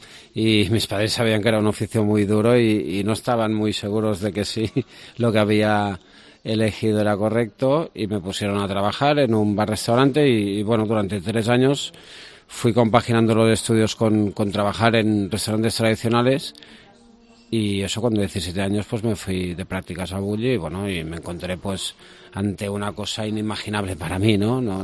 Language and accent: Spanish; Vila-seca, Catalonia, Spain; Yo soy de Vilaseca, un pueblecito al lado de Tarragona